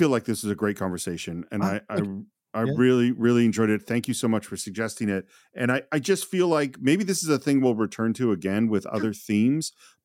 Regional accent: United States; you know, I'm a Jewish guy, but I grew up in America.

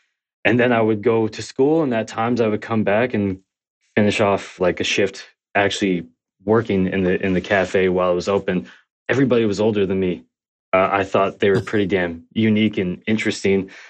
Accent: Scarborough, Ontario, Canada; So we grew up mostly in Scarborough, but we bombed around. We grew up in Ontario.

